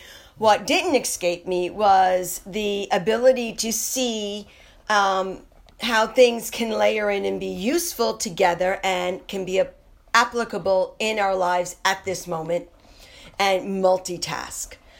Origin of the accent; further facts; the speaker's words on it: New York, United States; However, I am from the Lower East Side, and I am the daughter of, you know, what would be called a mob guy